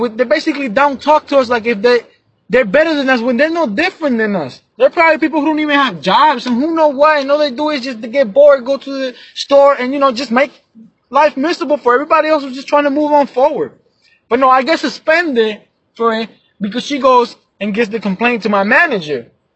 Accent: Puerto Rico; also born or lived in Long Island, United States / Florida, United States; I was born in New York, Long Island, raised out here in Puerto Rico, half of my life probably in Florida. Now I'm back

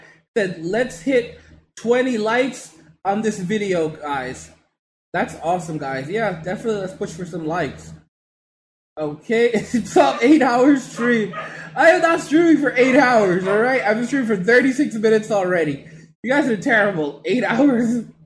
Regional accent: New York, United States; Hopefully, honestly, Sharpton I grew up in New York

